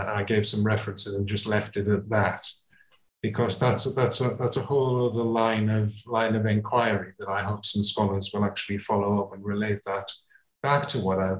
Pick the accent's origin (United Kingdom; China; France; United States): United Kingdom; England; And coming at it from somebody who's not a Hindu and growing up in England, then how do I relate to that tradition?